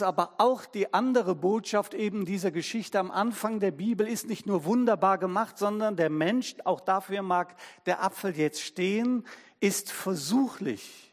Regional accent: Cologne, North Rhine-Westphalia, Germany; born there; Ich bin ja in Köln geboren.

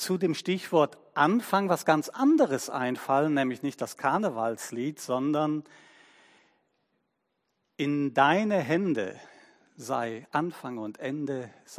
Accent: Cologne, North Rhine-Westphalia, Germany; born there; Und ich bin in Köln geboren

